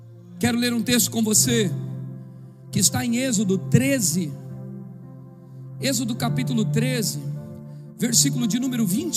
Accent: São Paulo, Brazil; born there; Eu nasci na Vila Zate, do lado do Morro da Pinga. Tu sabe onde é isso em São Paulo? Pesquisa no Google. Eu nasci na periferia.

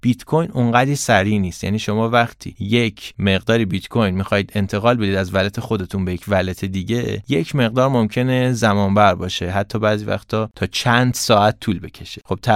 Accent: Iran; یعنی ما که ایرانی هستیم

